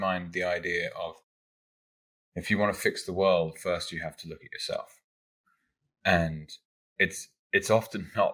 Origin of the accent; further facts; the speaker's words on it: London, United Kingdom; okay, so I grew up in and around London.